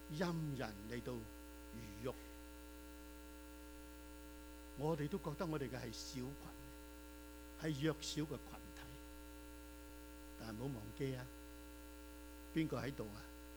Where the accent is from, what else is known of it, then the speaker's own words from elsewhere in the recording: China; 我哋嘅心都為咗我哋國家一方面好傷痛